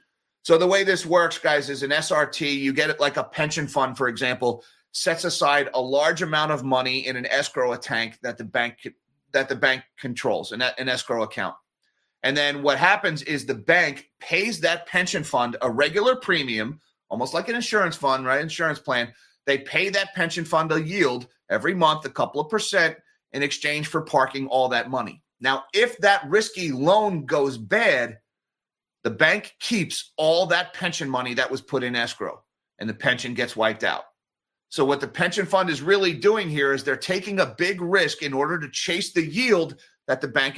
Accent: Northeast, United States; I grew up in the Northeast. We don't have Buc-ee's up here.

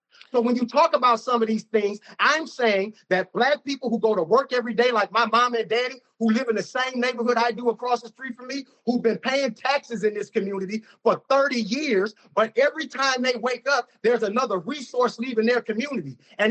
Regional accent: Baton Rouge, Louisiana, United States; I was born and raised in North Baton Rouge in the Glen Oaks area.

